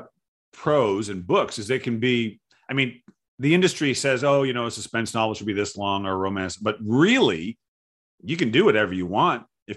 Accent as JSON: {"language": "English", "town": "Providence", "region": "Rhode Island", "country": "United States", "tie": "born or raised there", "said": "Where I grew up in the Providence, in Rhode Island."}